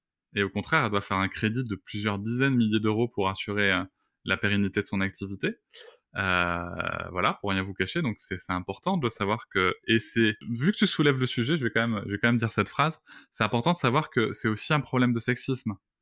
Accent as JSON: {"language": "French", "region": "South-West France", "country": "France", "said": "Ah oui, je suis du Sud-Ouest, donc Gavé, ça marche."}